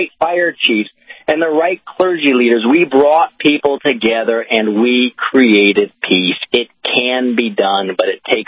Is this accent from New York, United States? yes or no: no; Missouri, United States; You know, I grew up in Missouri, where everybody, you know, was a fan of Harry Truman, right?